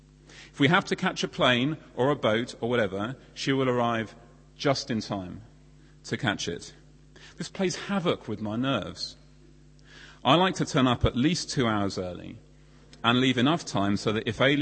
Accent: East of England, United Kingdom; when I grew up in Bedfordshire, the local trivial concerns were obscuring more important things.

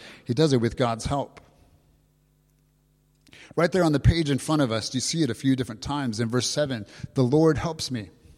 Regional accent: Tennessee, United States; born there; also born or lived in California; I know you know me from California, but I was actually born in Tennessee. And my relatives in the South would say, I'm fixing.

